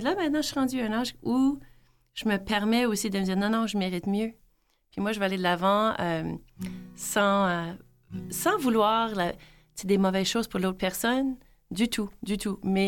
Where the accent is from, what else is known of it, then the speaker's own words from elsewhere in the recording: Winnipeg, Manitoba, Canada; born there; now in Sainte-Anne, Canada; Bien, moi, je suis née à Saint-Boniface, au Manitoba, dans la ville de Winnipeg. Et j'habite maintenant entre deux villages francophones, Sainte-Geneviève et Sainte-Anne.